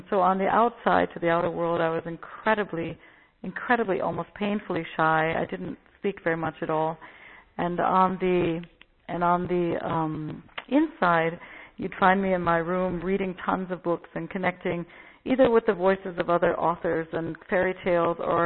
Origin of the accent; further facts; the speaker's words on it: United States; born there; I was born in the States